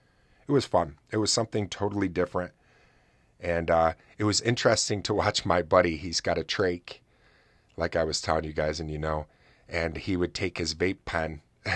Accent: New York, United States; And I'm like, but I'm from New York.

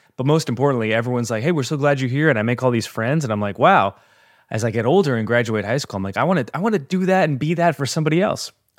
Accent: Canada; So I am Canadian

